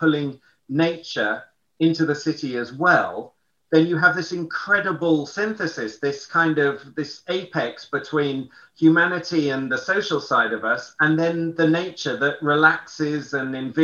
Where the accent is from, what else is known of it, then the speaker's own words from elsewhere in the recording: London, United Kingdom; I grew up near Richmond Park in London, and I navigate Richmond Park through where I remember the beautiful oak trees are. I now live near Dulwich Park